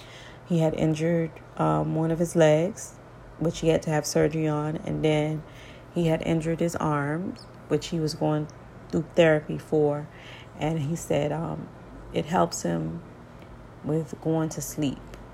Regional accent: Miami, Florida, United States; Like when I was growing up in Miami and I looked out the window and saw those people using those pipes

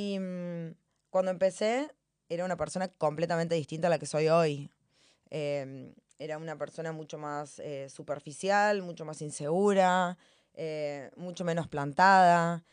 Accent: Argentina; que encima siendo argentina, sos el último orejón del tarro

